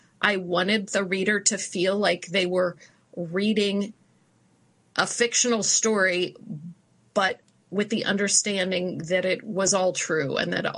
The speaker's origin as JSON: {"language": "English", "region": "Midwest", "country": "United States", "said": "I'm a Midwesterner."}